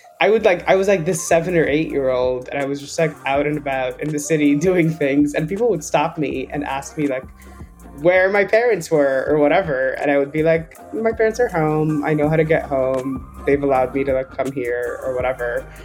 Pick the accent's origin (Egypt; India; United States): Egypt; also born or lived in Dubai, United Arab Emirates; I am from Egypt, and I spent like all of my childhood between Egypt and Dubai.